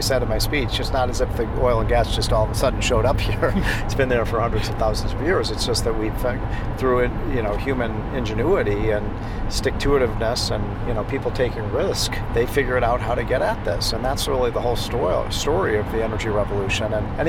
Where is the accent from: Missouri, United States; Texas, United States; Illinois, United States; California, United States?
Illinois, United States; Now, I come from a high tax state. I come from Illinois, but I also worked in New York.